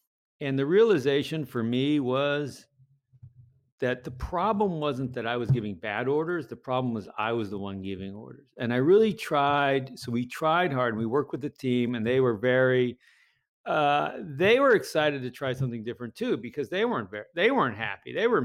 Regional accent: Massachusetts, United States; And we moved around a little bit, and I ended up growing up in Massachusetts.

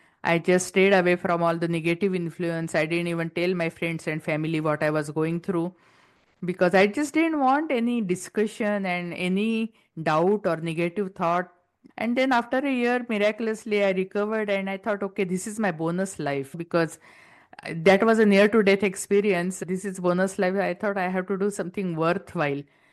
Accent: India; accent: Indian; English is a second language; English is my third language. I still have heavy accent. And my husband studied in convent, so he has UK accent. My kids are born here. They have American accent, and I'm the only one stuck with Indian accent.

